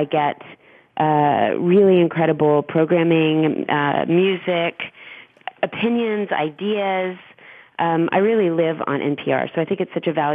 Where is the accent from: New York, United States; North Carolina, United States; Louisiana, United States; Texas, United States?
Texas, United States; It means a lot for me to get to talk to someone in my home state.